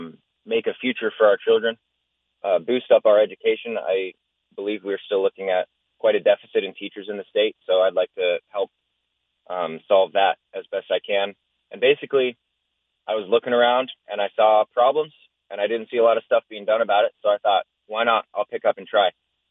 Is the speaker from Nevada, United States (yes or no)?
no; Valdez, Alaska, United States; So as a lifelong Alaska, I was born here in Valdez. I grew up in Valdez. And I have property here